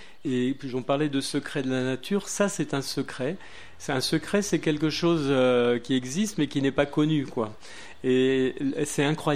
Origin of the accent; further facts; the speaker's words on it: Paris, Île-de-France, France; also born or lived in Creuse; moi, je suis parisien et je ne connaissais pas du tout ça. Et puis, j'ai vécu en Creuse. C'est vrai que j'ai vécu en Creuse en famille.